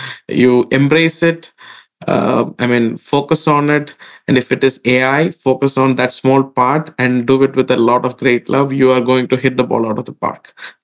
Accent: India; I grew up in India, and one of my leaders that I was always inspired by was

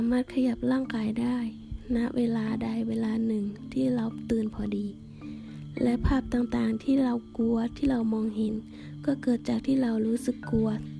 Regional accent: Central Thailand, Thailand; ดิฉันเองเป็นคนภาคกลางก็จะมีความเชื่อเกี่ยวกับผีเทวดาสิ่งศักดิ์สิทธิ์ไม่เหมือนกับชาวอีสานภาคเหนือหรือภาคใต้

